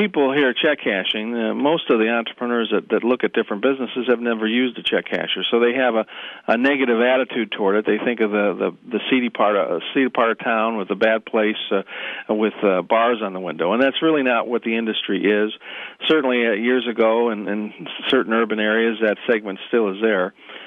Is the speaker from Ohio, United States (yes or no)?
yes; Cleveland, Ohio, United States; Well, always happy to talk to a show that's based in my hometown, Cleveland.